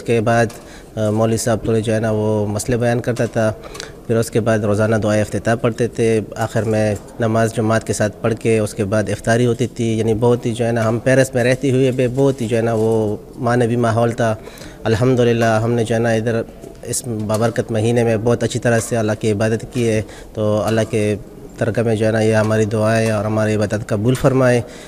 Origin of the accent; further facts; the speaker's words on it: Pakistan; میں نے آپ سے کہا کہ میں پاکستان سے ہوں